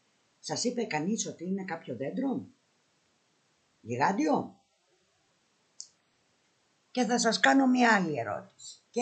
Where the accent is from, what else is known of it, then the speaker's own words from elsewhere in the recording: Athens, Attica, Greece; moved away as an adult; now in United States; Εγώ γεννήθηκα και μεγάλωσα σε κοιλάδα, στην Αθήνα, στην Αττική. Στην Αμερική που πήγα, το πρώτο μέρος που έζησα, βρέθηκα στο San Fernando Valley